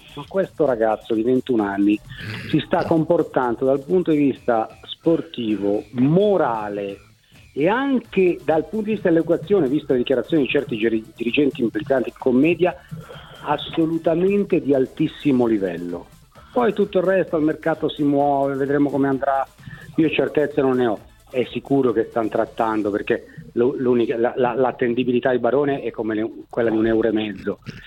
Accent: Florence, Tuscany, Italy; io sono Fiorentino

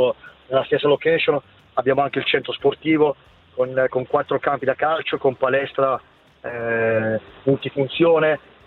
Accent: Bergamo, Lombardy, Italy; perché comunque sono cresciuto a Bergamo

